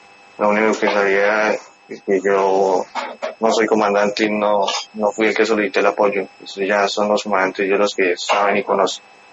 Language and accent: Spanish; Colombia; Como colombiano